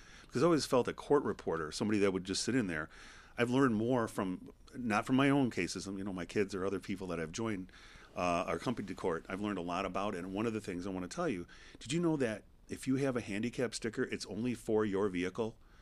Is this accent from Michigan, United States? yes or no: yes; Livonia, Michigan, United States; I grew up in Livonia